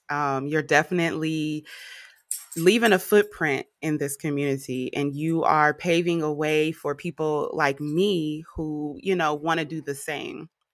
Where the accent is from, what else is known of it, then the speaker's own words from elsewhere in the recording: California, United States; Well, I'm from the Bay. I know you're not from Los Angeles, but I am a Cali girl.